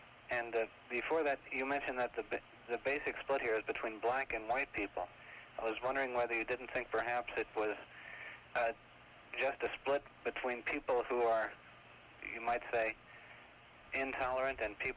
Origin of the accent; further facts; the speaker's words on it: the South, United States; Well, I was born and educated in the South, and I can agree with you.